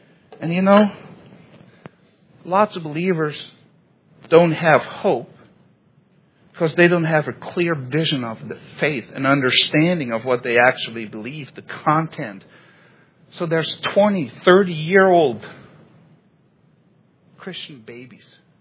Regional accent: Switzerland; English is a second language; I know I'm from Switzerland, but I'm aware this is bad grammar.

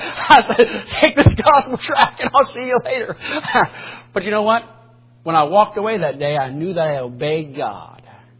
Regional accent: United States; who don't want Jesus Christ, who don't want me as an American, who don't want me as a white man

